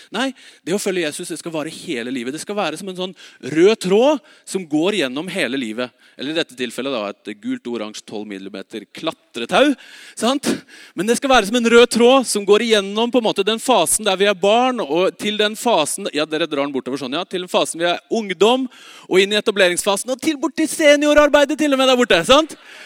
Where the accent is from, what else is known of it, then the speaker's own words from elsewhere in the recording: Oslo, Norway; moved away as an adult; also born or lived in Bergen; Jeg husker veldig godt frihetsfølelsen når jeg flyttet hjemmefra, fra Oslo og til Bergen, og på en egen hybel